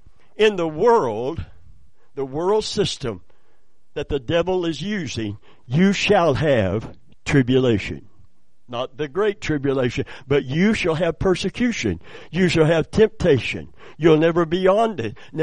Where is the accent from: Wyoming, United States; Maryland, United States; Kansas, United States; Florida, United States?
Florida, United States; Plant City; also born or lived in Kentucky; I'm from Plant City, previously Kentucky. I'm a country boy. I understand country language.